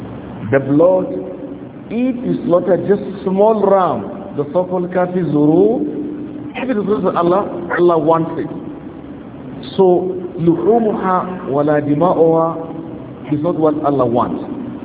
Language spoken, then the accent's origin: English; Nigeria; Nigeria is Anglophone, Nigeria is my country. But I'm not English. I am more of Arabic than English.